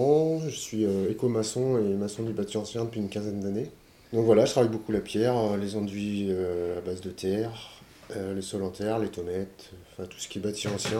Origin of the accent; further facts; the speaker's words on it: Brittany, France; Enfin, moi j'en ai connu pas mal, je viens de Bretagne